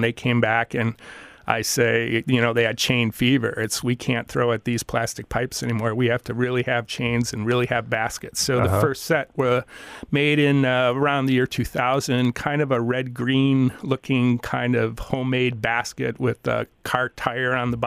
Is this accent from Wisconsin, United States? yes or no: yes; Wisconsin, United States; Well, I grew up in Wisconsin, and Frisbee was sort of my toy of choice with my friends.